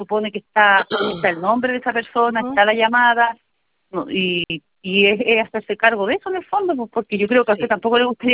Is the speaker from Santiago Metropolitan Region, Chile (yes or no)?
no; Villarrica, Araucanía, Chile; porque somos de Villarrica